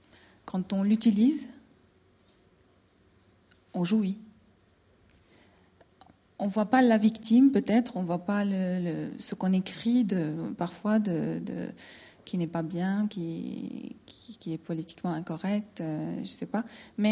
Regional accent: Lebanon; Moi, je suis libanaise, j'ai vécu la guerre, plusieurs guerres en fait.

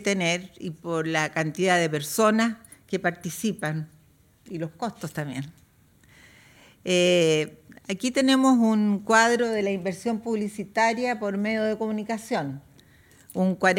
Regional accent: Chile; Yo vengo de Chile. Chile es un país con 18 millones de habitantes aproximadamente.

